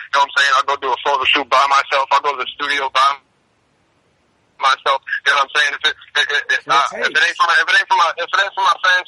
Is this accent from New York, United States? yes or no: yes; Marion, New York, United States; Oh, I'm from Marion, New York.